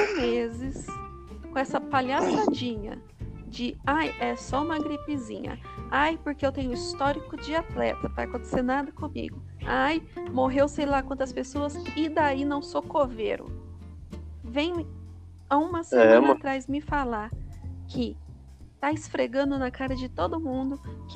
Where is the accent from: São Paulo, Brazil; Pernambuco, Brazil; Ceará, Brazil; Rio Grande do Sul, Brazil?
São Paulo, Brazil; Campinas; eu nasci, eu cresci e permaneço vivendo em Campinas. Eu nunca nem morei em nenhum outro lugar na minha vida.